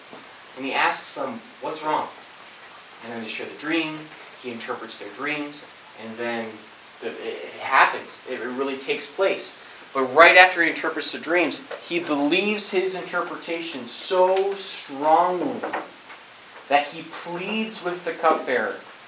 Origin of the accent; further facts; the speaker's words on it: Scotland, United Kingdom; But I grew up in Scotland. It's not exactly the climate for corn at all.